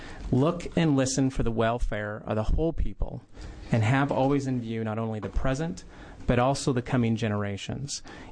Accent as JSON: {"language": "English", "region": "Washington", "country": "United States"}